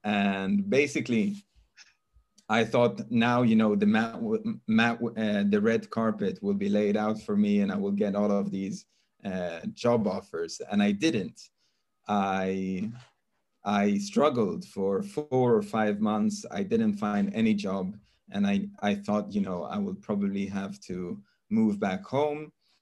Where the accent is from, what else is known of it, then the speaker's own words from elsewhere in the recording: Sweden; also born or lived in Norway / Australia / Scotland / Spain; now in Israel; being someone that moved to Israel from another country. I was born and raised in Sweden. I've lived in all kinds of different countries, in Sweden, in Norway, in Australia. I did my studies in Scotland. I've lived in Spain.